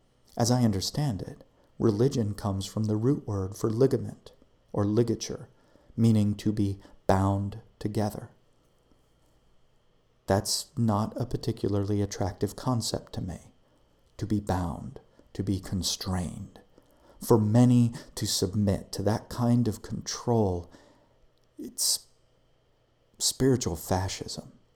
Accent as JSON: {"language": "English", "country": "United States", "said": "I'm an American."}